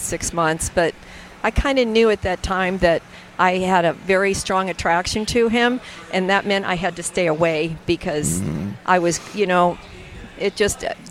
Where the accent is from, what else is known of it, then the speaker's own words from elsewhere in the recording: St. Pete Beach, Florida, United States; I love the St. Pete area. I grew up on St. Pete Beach.